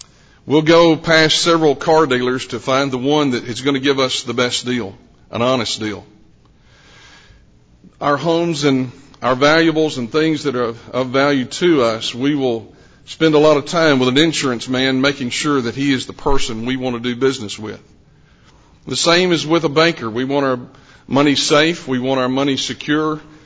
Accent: Henderson, Tennessee, United States; I grew up in Henderson, Tennessee, and I love that school. Attended the Estes Church.

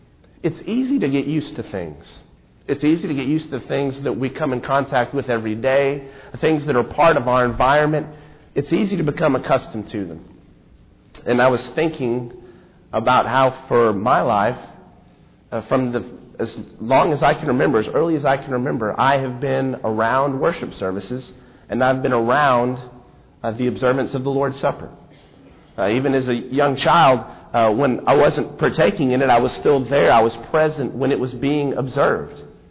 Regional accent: Memphis, Tennessee, United States; I grew up in the Memphis area for most of my growing up years

